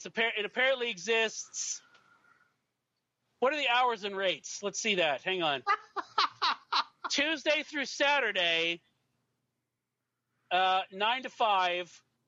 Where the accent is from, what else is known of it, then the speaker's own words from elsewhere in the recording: Alabama, United States; I'm from Alabama, and I'm laughing at that.